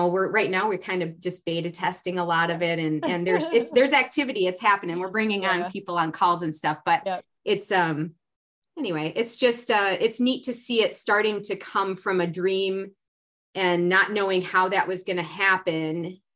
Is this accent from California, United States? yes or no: no; Midland, Michigan, United States; and then moved to my hometown. And I practiced medicine here for in Midland, Michigan for 15 years